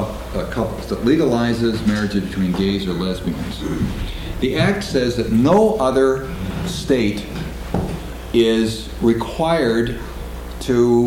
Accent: Wisconsin, United States; Now, in my home state of Wisconsin, not too long ago, we voted

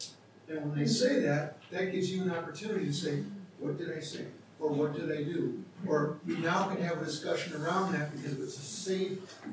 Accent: Minnesota, United States; I'm from Minnesota, I have 23 states

